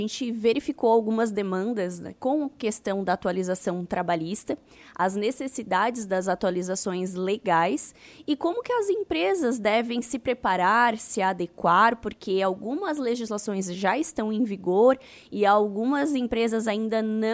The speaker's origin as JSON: {"language": "Portuguese", "town": "Cocal do Sul", "region": "Santa Catarina", "country": "Brazil", "tie": "born or raised there", "said": "Sou de Cocal do Sul, né? Cresci lá e também tenho o meu escritório atualmente em Cocal do Sul."}